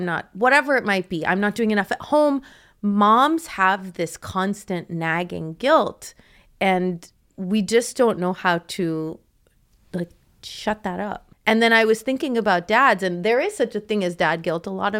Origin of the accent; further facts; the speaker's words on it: Canada; I'm Canadian.